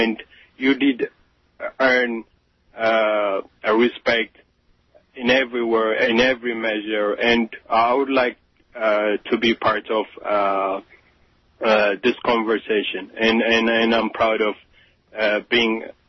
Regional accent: Netherlands; English is a second language; now in United States; my families are from Africa, but I grew up in the Netherlands.

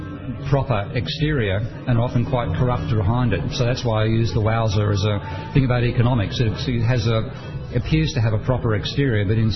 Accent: Australia; Well, it's me having a bit of fun with the language and being an Australian about it as well.

